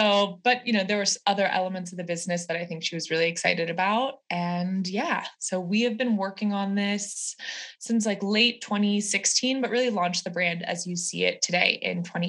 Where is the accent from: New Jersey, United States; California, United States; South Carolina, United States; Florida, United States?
California, United States; San Francisco; Rachel and I grew up together in San Francisco.